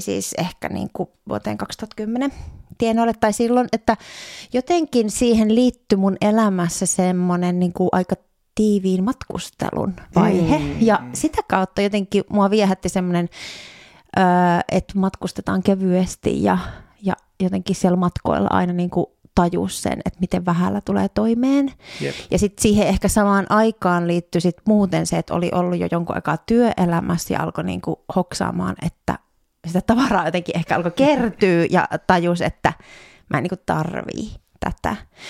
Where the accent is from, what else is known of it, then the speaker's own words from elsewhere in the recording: Jyväskylä, Central Finland, Finland; now in Espoo, Finland; Mä oon Jyväskylästä kotoisin. Okay. Joo, mutta olen asunut kyllä Espoossa nyt jo aika monta vuotta. Vuodesta 2014.